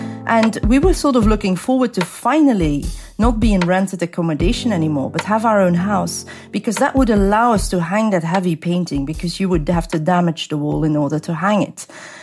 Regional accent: Belgium; now in United Kingdom; Originally, I'm from Belgium. I grew up in Belgium. I moved to the UK first in 2011.

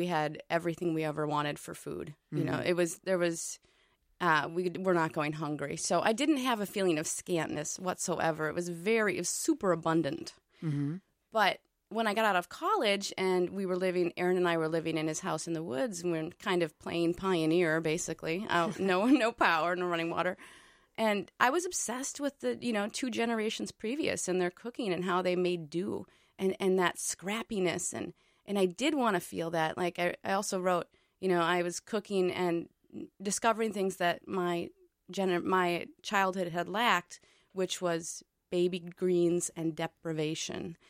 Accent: Park Rapids, Minnesota, United States; But no, I think what's interesting about growing up in Park Rapids, honestly, is that it is, when you drive in, it's, you meet this potato factory

